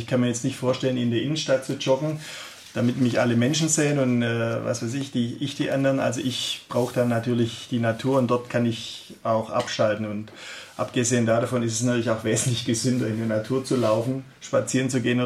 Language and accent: German; Stuttgart, Baden-Württemberg, Germany; Ich kann aber auch nach Stuttgart rein, entlang am Neckar, ohne dass ich einmal eine Straße überqueren muss. Und das finde ich auch so faszinierend hier in meiner Heimatstadt.